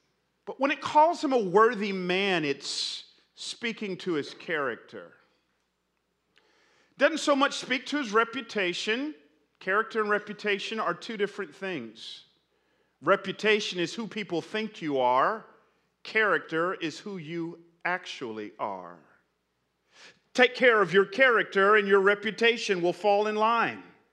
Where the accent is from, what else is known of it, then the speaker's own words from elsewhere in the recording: Atlanta, Georgia, United States; I grew up in Atlanta